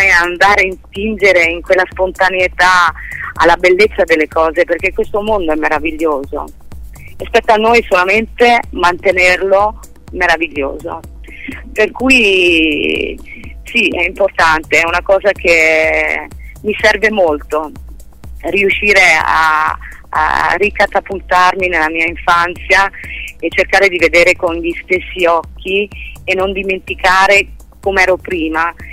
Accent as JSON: {"language": "Italian", "town": "Chicago", "region": "Illinois", "country": "United States", "tie": "born or raised there", "also_born_or_lived": "Italy / Florida", "said": "Comunque io sono nata a Chicago, ho vissuto i miei primi 7 anni a Chicago, poi ci siamo trasferiti in Italia e poi dall'Italia siamo tornati a Chicago e poi da Chicago siamo andati in Florida."}